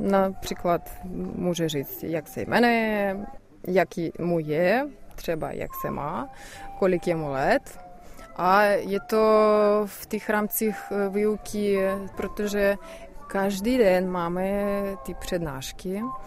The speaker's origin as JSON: {"language": "Czech", "country": "Ukraine", "second_language": "Czech", "said": "myslím, že udělám vyšší zkoušku u nás v Ukrajině a možná budu učit děti"}